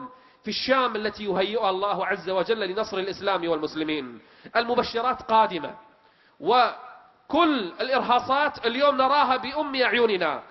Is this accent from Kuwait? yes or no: yes; Kuwait; وبالفعل تم إيقاف بعض الخطباء عندنا بالكويت